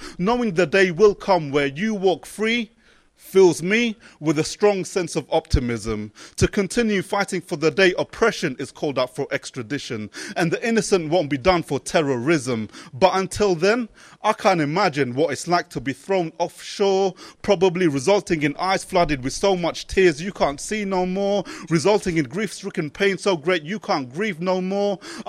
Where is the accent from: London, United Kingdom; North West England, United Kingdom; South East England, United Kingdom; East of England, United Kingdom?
London, United Kingdom; So I got a bit muddled up there because I'm from London.